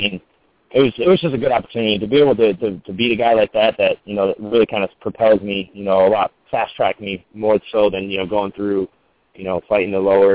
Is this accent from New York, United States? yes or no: yes; New York, United States; now in Pacific Northwest, United States; I'm from New York originally, but I'm out here in the Pacific Northwest because of the Army.